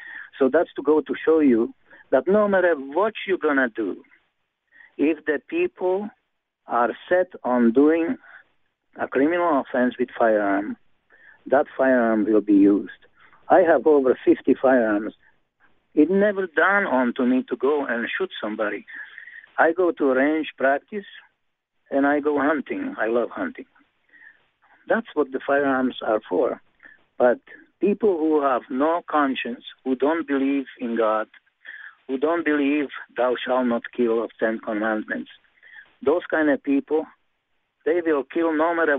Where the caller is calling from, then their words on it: Niagara Falls, Ontario, Canada; Good morning. I'm calling from Canada.